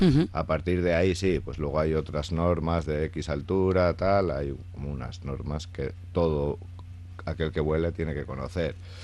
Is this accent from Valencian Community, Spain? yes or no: no; Aragon, Spain; now in Basque Country, Spain; yo vengo de Aragón, de haber formado ahí mi empresa y todo